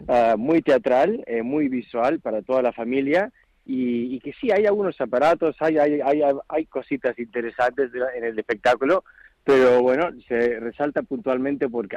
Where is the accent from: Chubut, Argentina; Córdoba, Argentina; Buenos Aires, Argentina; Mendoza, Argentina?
Buenos Aires, Argentina; born there; Ese viaje pues inicia en un pequeño pueblo de la provincia de Buenos Aires, en Argentina, que es donde yo nací